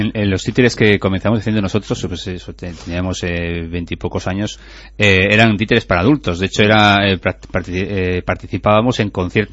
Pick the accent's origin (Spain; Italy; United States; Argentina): Spain; Fitero, Navarre; estábamos gente de Tudela, de Fitero, que es de donde soy yo